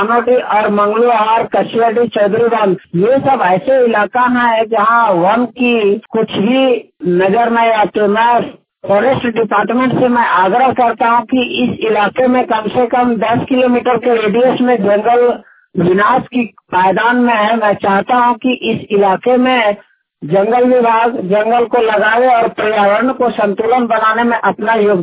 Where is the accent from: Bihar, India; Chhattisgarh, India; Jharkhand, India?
Jharkhand, India; Vishnugarh; ऊंचा गाना विष्णुगढ़ का निवासी हूँ। मैं अभी हाल में ही सरिया प्रखंड और बगोदर के इर्द गिर्द में उपस्थित हूँ।